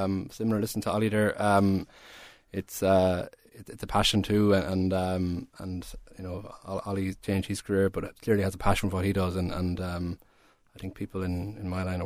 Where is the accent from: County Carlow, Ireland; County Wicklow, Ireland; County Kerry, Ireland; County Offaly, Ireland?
County Offaly, Ireland; Birr; I'm back just over a year now. I'm originally from Burr, so lovely to be back home.